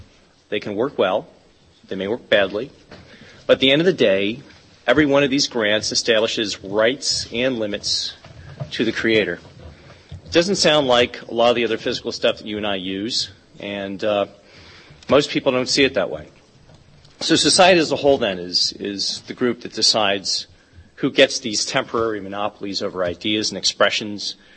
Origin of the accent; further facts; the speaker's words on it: United States; Well, let me tell you, as an American, this is a very strange idea to me.